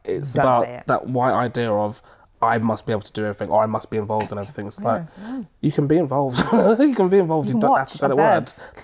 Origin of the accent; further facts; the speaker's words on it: United Kingdom; born there; because I might sometimes I'll say I'm from Britain, I'm born here, my parents are Jamaican